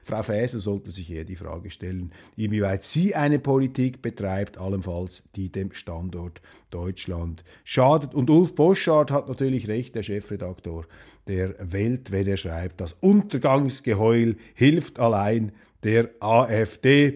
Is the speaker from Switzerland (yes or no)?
yes; Switzerland; Als Schweizer ist man da nicht so empfänglich.